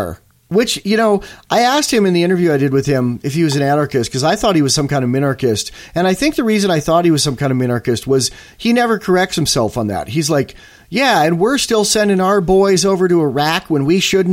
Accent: Pennsylvania, United States; I grew up in Amish country.

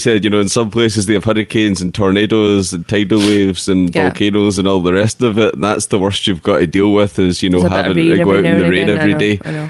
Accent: Scotland, United Kingdom; growing up in Scotland?

